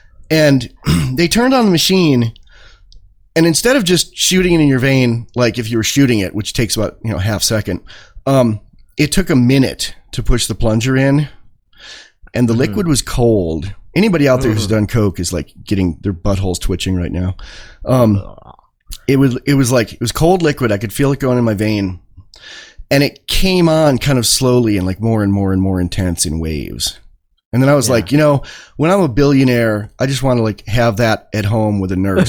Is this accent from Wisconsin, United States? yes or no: no; Chautauqua, New York, United States; I grew up in Chautauqua, New York, summered there.